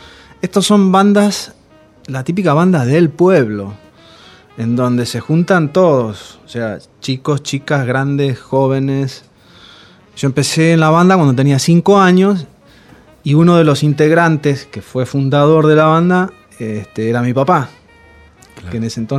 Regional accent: Camilo Aldao, Córdoba, Argentina; born there; Pueblos como Camilo Aldao, que es el pueblo donde yo nací

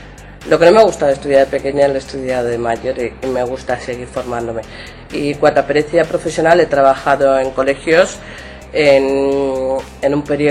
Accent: Madrid, Community of Madrid, Spain; yo trabajaba en un pueblo de Valencia, en un centro geriátrico, y yo soy de Madrid y quería volver a Madrid

